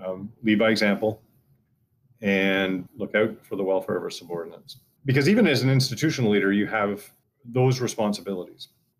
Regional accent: Canada; And I think that's because we're Canadian.

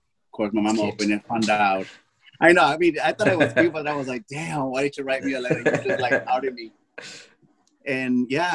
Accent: Los Angeles, California, United States; also born or lived in Mexico / Washington; Well, I grew up, I was born in Mexico. I was raised here in California. I lived here basically all my life here in Los Angeles.

